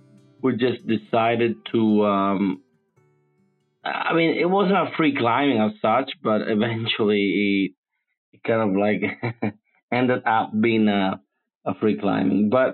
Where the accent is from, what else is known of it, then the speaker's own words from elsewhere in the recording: Palermo, Sicily, Italy; now in Rome, Italy; I'm from Palermo, Italy, although right now I live in Rome, Italy, which is very nice.